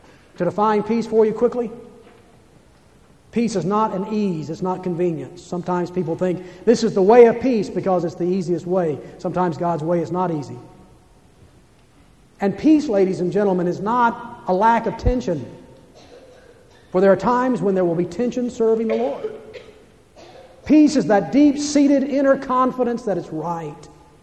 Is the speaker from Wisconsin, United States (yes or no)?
no; Atlanta, Georgia, United States; born there; The day I was born in Crawford Long Hospital in Atlanta, Georgia.